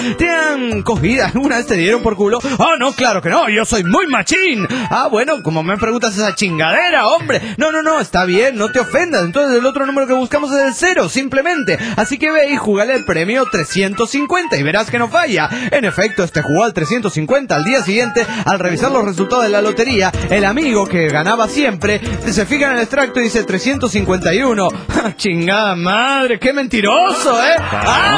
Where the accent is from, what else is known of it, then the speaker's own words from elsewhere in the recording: Naucalpan, State of Mexico, Mexico; de Naucalpán, Estado de México, México.